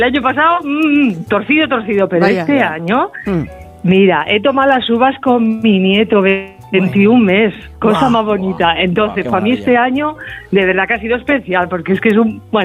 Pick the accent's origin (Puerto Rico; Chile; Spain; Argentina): Spain; Barcelona, Catalonia; born there; soy, mira, nacida en Barcelona, pero mi familia burgalesa. Pero bueno, yo soy catalana y mi hija catalana. Mi marido también. O sea que ya, sí, catalana.